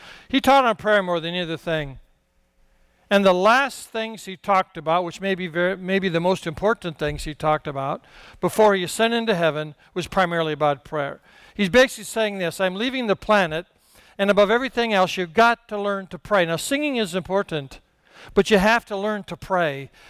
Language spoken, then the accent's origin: English; Rocky Mountains, United States; I'm from the Rocky Mountains. I moved to Virginia, and I asked somebody if there's any place I could go hiking.